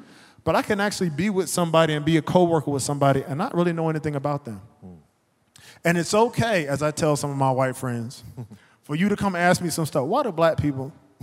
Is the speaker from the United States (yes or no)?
yes; the South, United States; And especially in the South, I'll say it. I'm from the South. I can talk about y'all.